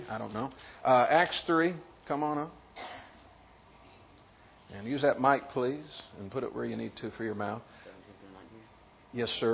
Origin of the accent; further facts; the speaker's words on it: Kentucky, United States; growing up in Kentucky, Mammoth Cave, and Donna, I'm sure, has gone there, right?